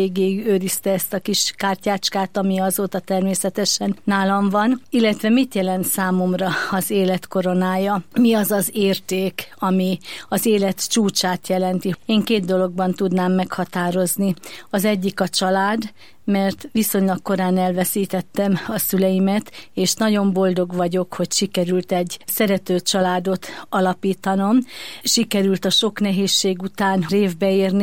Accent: Nemeshany, Veszprém County, Hungary; Egy nagyon-nagyon szerető, meleg családi légkörben nőttem fel. Egy bakonyi kis faluban, Nemeshanyban töltöttem a gyermekkoromat.

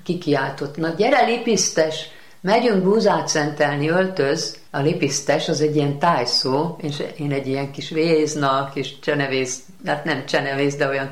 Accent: Debrecen, Hajdú-Bihar, Hungary; born or raised there

